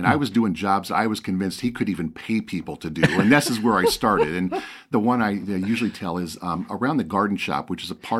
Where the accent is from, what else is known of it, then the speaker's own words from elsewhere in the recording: Sherrard, Illinois, United States; We grew up out in Sherrard.